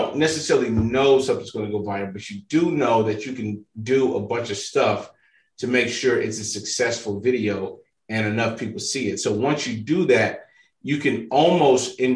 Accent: St. Louis, Missouri, United States; So I come from St. Louis, Missouri, Northside. A lot of people don't know this, but St. Louis is always ranked in the top five most dangerous cities in America. I grew up in group homes.

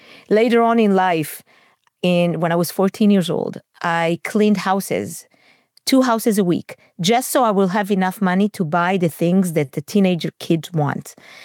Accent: Israel; because to me, growing up in Israel, that was the symbol of wealth.

